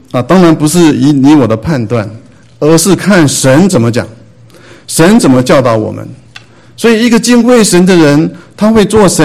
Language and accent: Chinese; Taiwan; 我还记得我小时候在台湾哈，那时候我们住在眷村里面那时候经济环境不是很好